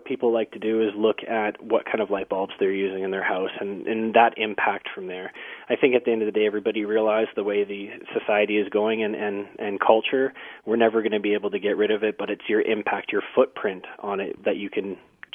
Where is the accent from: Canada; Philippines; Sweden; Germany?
Canada; British Columbia; now in Jasper, Canada; because I'm not from Jasper. I've moved to Jasper in the last year, and I come from British Columbia, and I came from a place where I thought environment was huge, and it is, and lived in a city and then moved out to Jasper